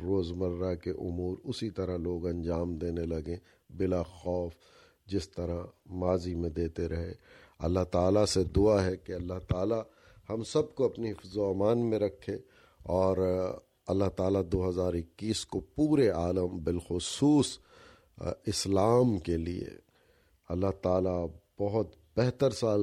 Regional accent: Pakistan; خود ہمارے پاکستان میں، میرے شہر میں دوسری لہر۔

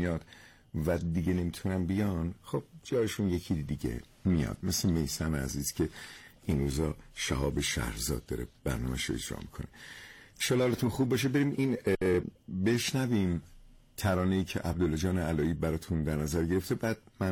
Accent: Khorasan, Iran; برای من افتخاره که اهل خراسانم.

